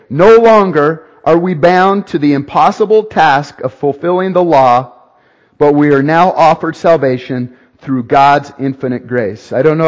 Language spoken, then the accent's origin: English; Riverton, Wyoming, United States; Years ago, I was a senior, must have been a senior in high school. I grew up in Riverton, Wyoming.